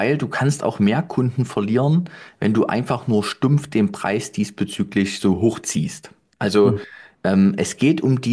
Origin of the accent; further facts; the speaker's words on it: Leipzig, Saxony, Germany; ich komme aus Leipzig. Da gibt es 600.000 Einwohner, aber ganz ehrlich, die Stadtteile sind auch bloß kleine Dörfer, ne, die so zusammengefügt sind.